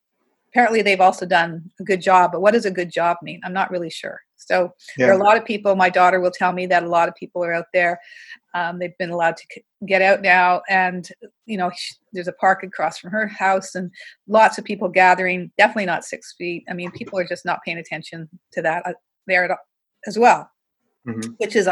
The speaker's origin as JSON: {"language": "English", "town": "Montreal", "region": "Quebec", "country": "Canada", "tie": "born or raised there", "said": "Because in Vancouver has had a very different presentation and death rate than, say, Montreal, my hometown."}